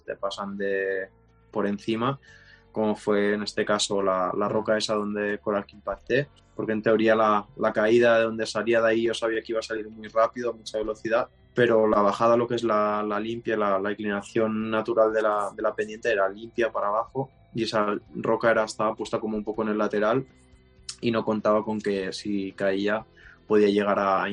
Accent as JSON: {"language": "Spanish", "town": "Aran Valley", "region": "Catalonia", "country": "Spain", "said": "que es la que mejor nos va aquí al Valle de Arán, que es de donde soy y es donde más nieve entra."}